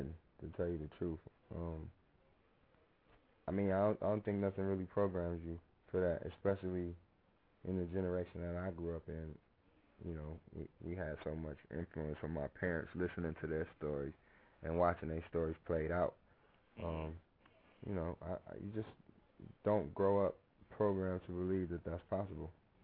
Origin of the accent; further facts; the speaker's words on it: Compton, California, United States; It was kind of a dedication to … to my hometown, Compton, California. That's basically where I started.